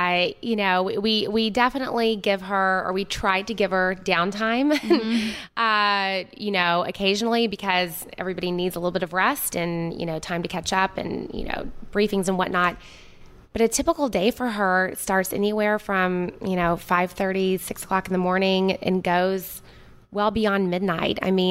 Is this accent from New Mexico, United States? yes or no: no; Arkansas, United States; She's not from there. I'm from Arkansas. She's not from Arkansas.